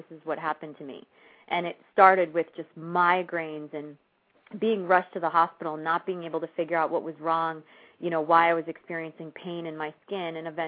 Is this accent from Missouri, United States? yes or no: no; Boston, Massachusetts, United States; Well, first of all, I hail from the East Coast, Boston to be exact, and my time there, it definitely had a huge impact on my life